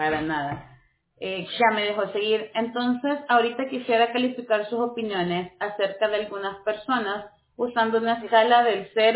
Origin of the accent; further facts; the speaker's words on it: El Salvador; now in Miami, United States; Yo soy de El Salvador. Nacionalidad de El Salvador.